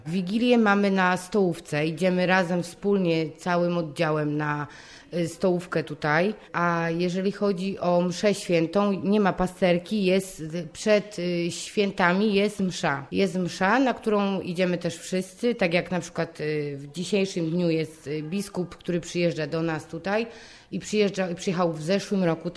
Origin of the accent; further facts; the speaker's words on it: Częstochowa, Silesian Voivodeship, Poland; i pochodzę z Częstochowy.